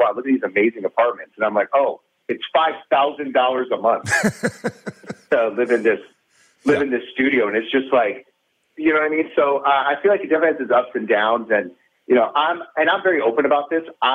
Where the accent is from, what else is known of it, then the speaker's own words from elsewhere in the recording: Detroit, Michigan, United States; as a kid, especially growing up in Detroit, I'm around so many different religions and faiths.